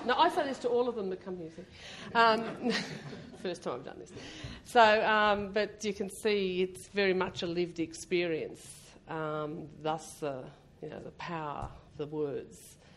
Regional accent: Australia; We are all Australian, we all have a history and we share each other's history.

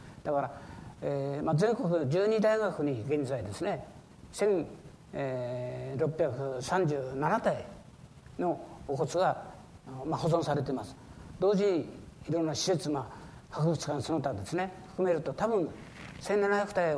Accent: Hidaka, Hokkaido, Japan; 久野君の住まっているところ、私の故郷でもあるところの市日高町というところですね。

